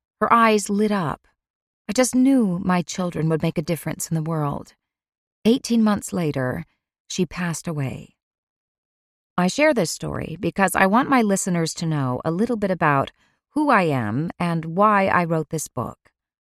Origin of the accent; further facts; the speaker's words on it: Ireland; I grew up in Ireland in a big farmhouse surrounded by apple trees with the River Innie running through the back field beyond the swaying cypress trees.